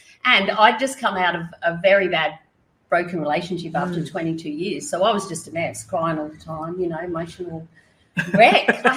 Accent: Adelaide, South Australia, Australia; moved away; also born or lived in Queensland; I'm from Adelaide, but been in Queensland for a lot longer.

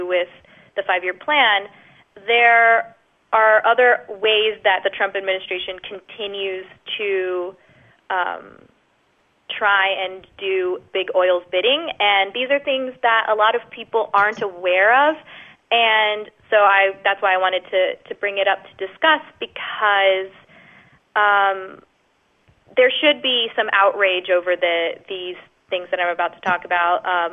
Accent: Florida, United States; Well, growing up in Florida, I could talk about oceans all day long

